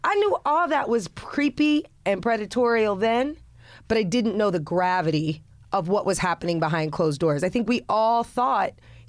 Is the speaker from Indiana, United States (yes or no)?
yes; Indiana, United States; I grew up in Indiana.